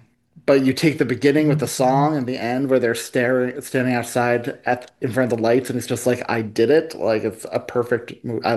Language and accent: English; New York, United States; I feel like New Yorkers are the ones who joke about it the most, and I think it's just our way of coping with it.